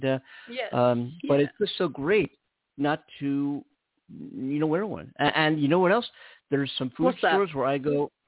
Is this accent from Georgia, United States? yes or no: no; Philadelphia, Pennsylvania, United States; now in California, United States; Of course, my hometown team, the Philadelphia Phillies, did lose.